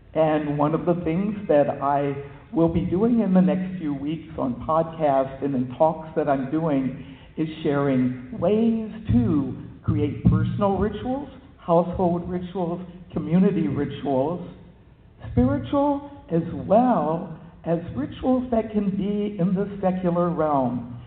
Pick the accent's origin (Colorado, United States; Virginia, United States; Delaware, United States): Virginia, United States; I grew up in Virginia. I went to college at the College of William and Mary in Virginia.